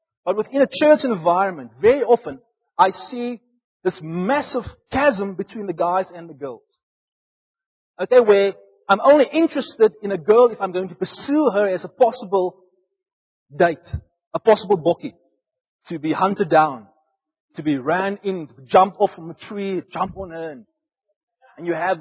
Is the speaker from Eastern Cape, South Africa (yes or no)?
no; Upington, Northern Cape, South Africa; Yeah, I come from Uppington, the Platteland. I end up in Stellenbosch of all places.